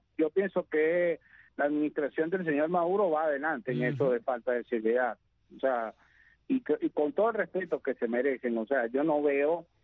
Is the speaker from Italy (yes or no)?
no; Venezuela; somos los venezolanos de a pie, somos los venezolanos comunes y corrientes.